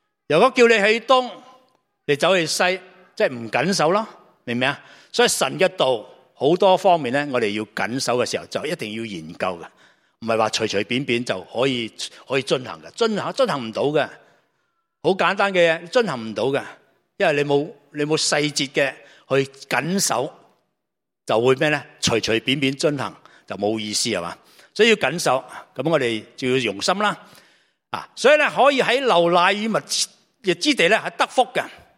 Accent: China; 以色列人都唔系几多啫，我中国人仲多啦

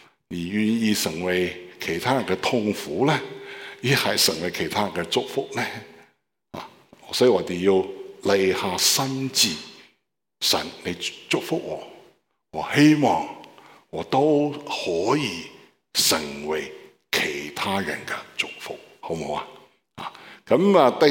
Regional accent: Beijing, China; Cantonese is a second language; 咁我系北京人，佢系香港人啊

